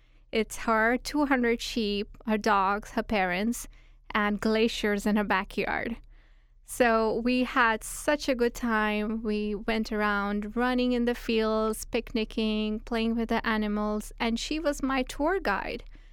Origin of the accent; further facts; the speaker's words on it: India; because I'm also from India?